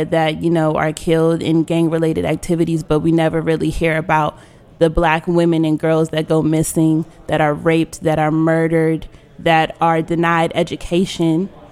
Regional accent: Washington, District of Columbia, United States; also born or lived in Prince George's County; I'm 21. Mm-hmm. I'm from Southeast D.C.

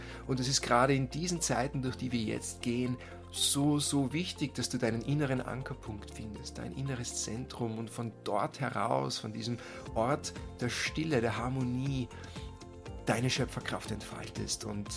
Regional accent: Karlstetten, Lower Austria, Austria; in meinem Elternhaus, wo ich aufgewachsen bin, wo ich groß geworden bin, in Karlstetten in Niederösterreich

